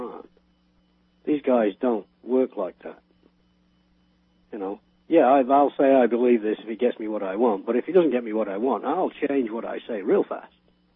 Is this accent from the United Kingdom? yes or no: yes; United Kingdom; I grew up with the IRA blowing people up all around me. I mean, my hometown has a memorial for two kids, Mother's Day.